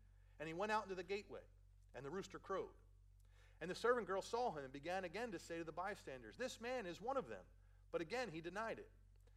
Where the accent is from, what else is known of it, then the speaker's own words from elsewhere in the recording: Philadelphia, Pennsylvania, United States; accent: Philly; look, I know I have a Philly accent. I grew up in Philly. I can't shake it.